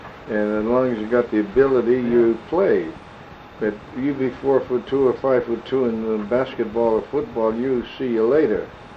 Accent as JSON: {"language": "English", "town": "Pittsburgh", "region": "Pennsylvania", "country": "United States", "tie": "born or raised there", "said": "I was born and raised in Pittsburgh."}